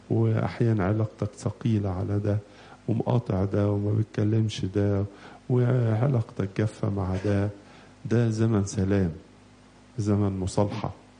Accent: Egypt; احنا في مصر

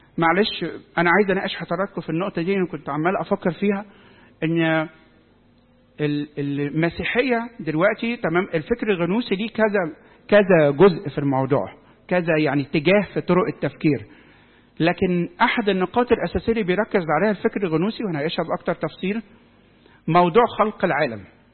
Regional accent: Egypt; لما جه معلمنا مرقس الرسول يأسس الكنيسة عندنا في مصر.

